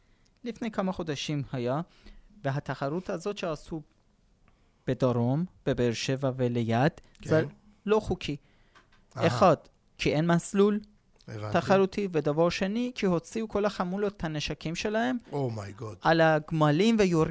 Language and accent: Hebrew; Iran; moved away as an adult; now in Israel; עכשיו אני בגיל 43, אבל אני חינוך איראני. עליתי בגיל 23, אני גדלתי בחינוך מוסלמי של משפרות המהפכה. אני עדיין בחינוך האיראני, הטורקי, הסובייטי, אני בא משם.